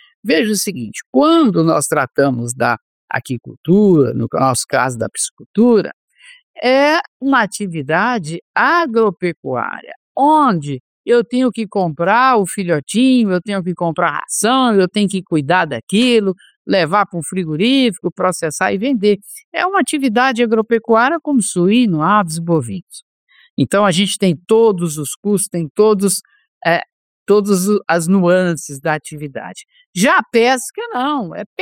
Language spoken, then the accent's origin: Portuguese; Minas Gerais, Brazil; eu sou mineiro aí, do Triângulo Mineiro, quando eu era criança